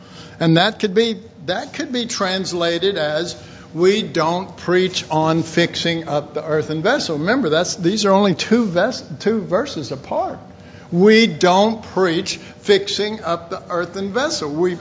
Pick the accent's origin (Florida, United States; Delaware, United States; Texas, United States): Texas, United States; Dallas; I grew up in Oak Cliff, which is a really rough area